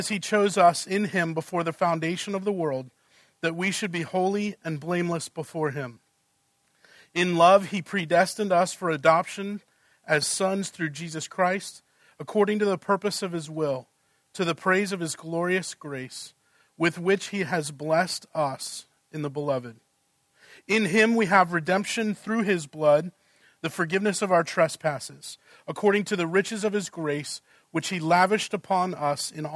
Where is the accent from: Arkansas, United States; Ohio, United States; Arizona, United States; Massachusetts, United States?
Massachusetts, United States; Boston; also born or lived in Virginia; Though I was born in Virginia, I grew up just outside Boston